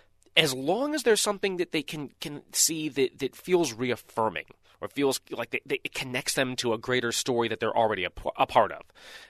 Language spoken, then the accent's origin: English; Louisville, Kentucky, United States; So in my hometown in Louisville, we do one of these concerts over the course of a week.